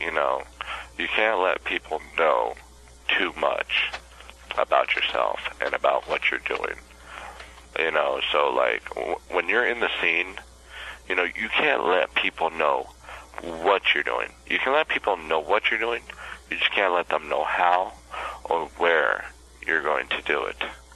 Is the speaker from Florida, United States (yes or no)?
no; San Diego, California, United States; being the East Coast, because I was from West Coast, San Diego.